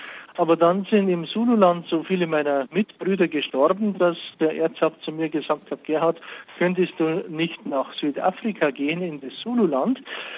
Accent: Regensburg, Bavaria, Germany; Ich bin in Regensburg geboren und ich bin in Regensburg aufgewachsen. Ich habe auch dort studiert und bin dort zum Priester geweiht worden.

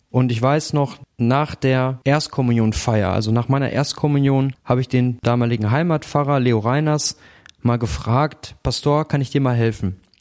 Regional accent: Neheim, North Rhine-Westphalia, Germany; also born or lived in Wickede-Wimbern; bin 37 Jahre alt und komme gebürtig aus Wickede-Wimbern. Das ist oben an der Grenze zum Hochsauerland und ich bin aufgewachsen in Neheim.

